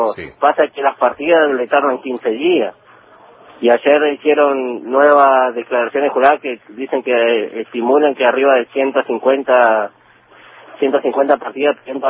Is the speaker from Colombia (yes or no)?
no; Esquel, Chubut, Argentina; somos de Esquel, Chubut, nosotros, y de Chubut tenemos 160 argentinos, 160 chubutenses